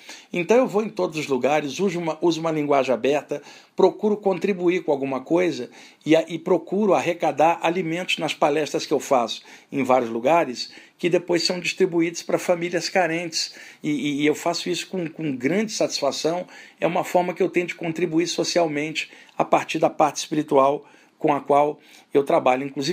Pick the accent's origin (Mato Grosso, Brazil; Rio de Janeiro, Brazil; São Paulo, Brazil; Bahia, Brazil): Rio de Janeiro, Brazil; Eu cresci na Baixada Fluminense do Rio de Janeiro, área de periferia